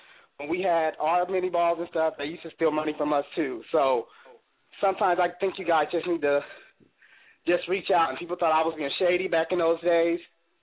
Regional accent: Dayton, Ohio, United States; I'm from Dayton, and I'm always going to support Dayton.

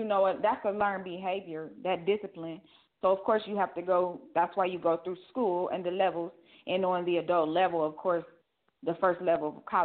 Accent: Ohio, United States; now in Atlanta, United States; because I'm from Ohio. I live in Atlanta.

